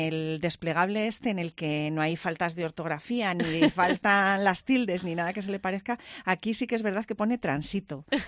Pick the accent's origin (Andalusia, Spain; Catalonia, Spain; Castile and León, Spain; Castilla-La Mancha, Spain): Castile and León, Spain; Íscar; Y en mi pueblo, en Íscar, también a las puertas que son como para entrar a los patios donde antes había animales o no, donde se guardaban los aperos